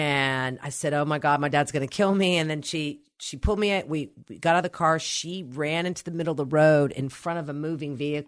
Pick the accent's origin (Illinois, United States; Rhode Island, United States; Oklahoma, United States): Oklahoma, United States; growing up in Oklahoma, if you see an animal on the road, you know, you got to move or you can get killed.